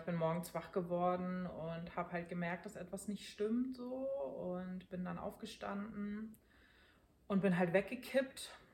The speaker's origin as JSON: {"language": "German", "region": "Hamburg", "country": "Germany", "tie": "born or raised there", "said": "Ich bin in Schnelsen in Hamburg aufgewachsen mit meinen Eltern zusammen"}